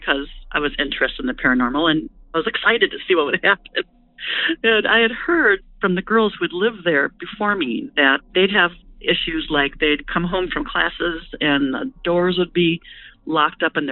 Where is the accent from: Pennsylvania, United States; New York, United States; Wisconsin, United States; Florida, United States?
Wisconsin, United States; Madison; I'm from Madison, Wisconsin.